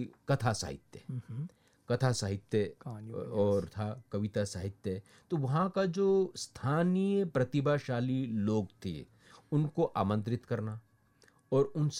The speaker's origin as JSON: {"language": "Hindi", "region": "Haryana", "country": "India", "said": "अब मैं हरियाणा से हूँ, मैं आपको बताऊंगा हरियाणा में लोकगीत"}